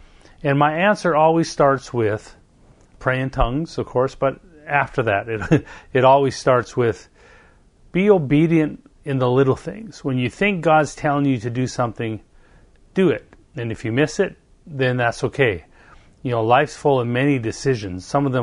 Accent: Canada; now in United States; I couldn't get a job being Canadian in the United States. I couldn't work.

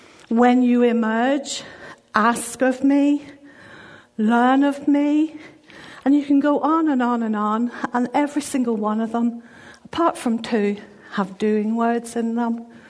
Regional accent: Ireland; If you don't know me, I'm from Ireland.

